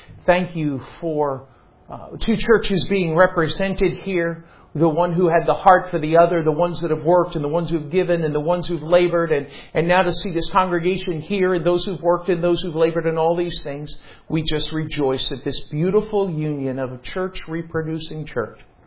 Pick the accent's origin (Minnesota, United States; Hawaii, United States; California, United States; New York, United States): New York, United States; born there; I was born in New York